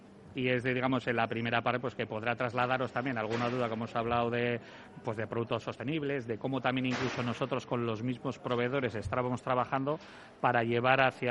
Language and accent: Spanish; Sestao, Basque Country, Spain; yo soy de Sestao, nacido en Sestao, y eso también siempre te tira mucho lo que es la tierra